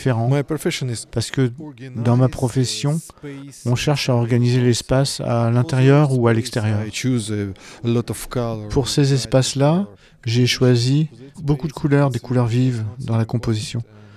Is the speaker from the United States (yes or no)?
no; Ukraine; une petite ville par rapport à la mine, rien de spécial. Mais oui, mon pays d'origine était la capitale des mineurs.